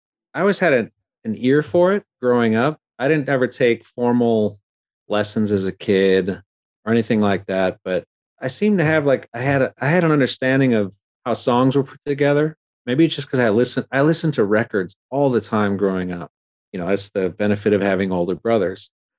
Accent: Milwaukee, Wisconsin, United States; I'm from Milwaukee. We went to a wedding in Mason City, Iowa, when I was like 6, maybe.

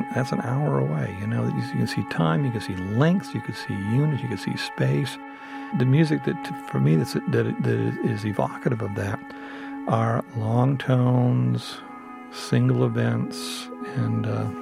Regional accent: East Coast, United States; I grew up on the East Coast, and when I came out to the West, I was struck by the distance.

